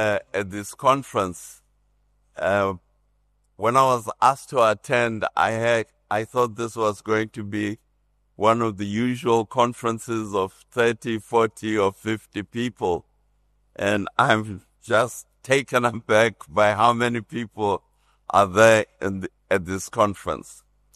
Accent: South Africa; So the challenge that we are faced with as South African citizens is, what are we going to do about it?

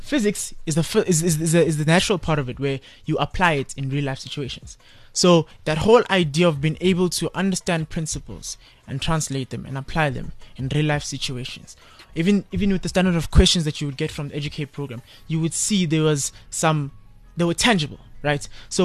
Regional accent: Kempton Park, Gauteng, South Africa; I'm from Norcombe Park, right? In the Kempton Park, yeah. I'm 21 years of age, bachelor's of accounting students at the University of Johannesburg, my third year.

